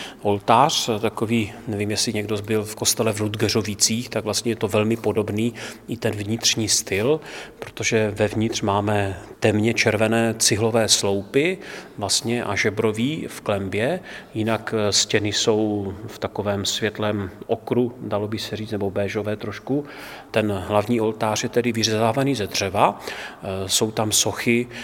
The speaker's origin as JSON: {"language": "Czech", "town": "Krnov", "region": "Moravian-Silesian Region", "country": "Czechia", "tie": "born or raised there"}